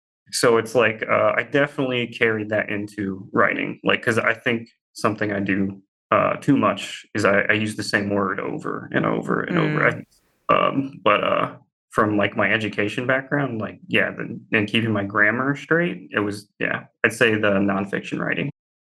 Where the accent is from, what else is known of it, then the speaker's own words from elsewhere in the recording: the South, United States; what I know really well is growing up in the South, how things are in the South.